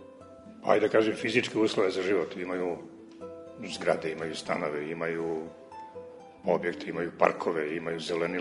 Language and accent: Serbian; Serbia; A kod nas u Srbiji je sasvim normalno